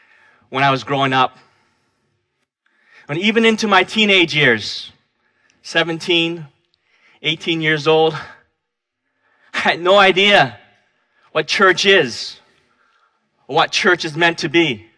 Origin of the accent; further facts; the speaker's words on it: Vancouver, British Columbia, Canada; Chinese school by my parents as a kid growing up in Vancouver.